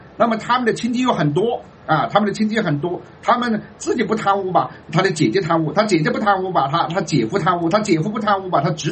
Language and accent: Chinese; China